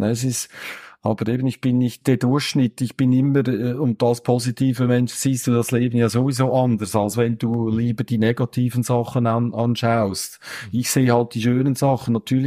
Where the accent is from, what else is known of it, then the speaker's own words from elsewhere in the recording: Switzerland; wahrscheinlich sehe ich das jetzt wieder als Schweizer.